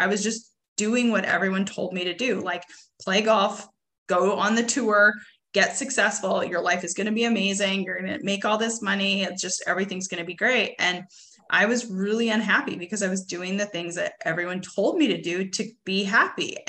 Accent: Edmonton, Alberta, Canada; moved away as an adult; now in United States; I grew up in Edmonton, back in the day, 20 years ago. It's so sad that I'm that old, but grew up in Edmonton, Alberta, Canada, very middle-class family.

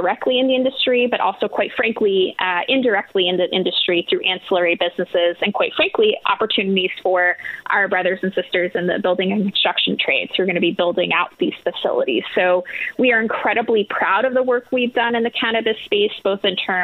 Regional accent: New York, United States; I can speak to New York much better, obviously, because that's my home state.

